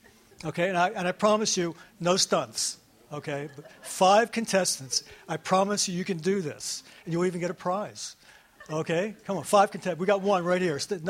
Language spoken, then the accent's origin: English; Truth or Consequences, New Mexico, United States; I used to love it back in the 50s, growing up in Truth or Consequences.